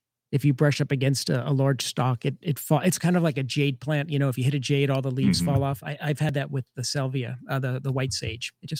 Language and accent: English; New York, United States; Where I grew up in New York, we had some pine barrens like that, and there were wild blueberries growing around it.